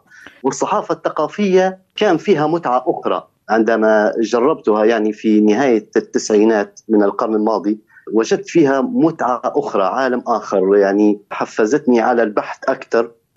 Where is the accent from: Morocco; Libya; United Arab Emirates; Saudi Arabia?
Libya; ما عندي أي صلة به يعني غير أني كنت مواطن ليبي تحت حكمه فقط. كليبي يعني مثل بقية الليبيين